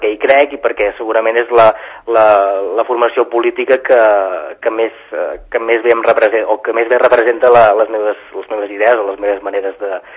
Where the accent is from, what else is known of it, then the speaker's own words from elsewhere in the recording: Catalonia, Spain; què podem aportar nosaltres com a catalans per a la construcció nacional dels països catalans